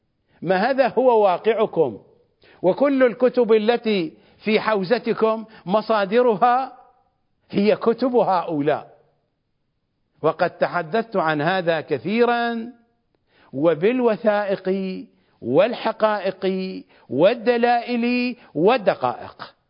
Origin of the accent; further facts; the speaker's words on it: Iraq; كونوا لا لنا ولا علينا، بلهجتنا الشعبية العراقية، اكفونا شركم